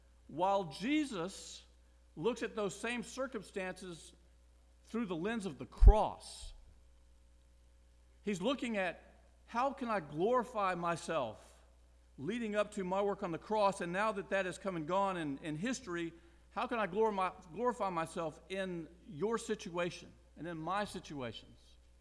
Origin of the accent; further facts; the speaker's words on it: the South, United States; Now, as a Southerner, trust me, you don't want to try that in other places in the country